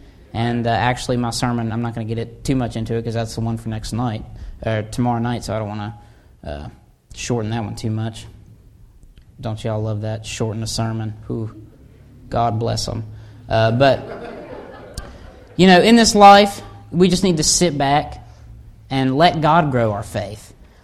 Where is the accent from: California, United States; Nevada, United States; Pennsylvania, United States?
Pennsylvania, United States; Wilkes-Barre; But I was adopted at a young age, and I was a little baby, and I'm actually from Wilkes-Barre, Pennsylvania, if anybody knows where that is.